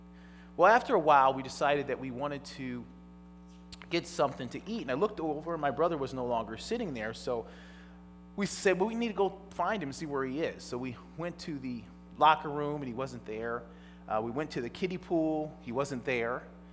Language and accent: English; Toledo, Ohio, United States; I had a chance to go back to my hometown. I grew up in Toledo, Ohio, and I was there for my 30th high school reunion.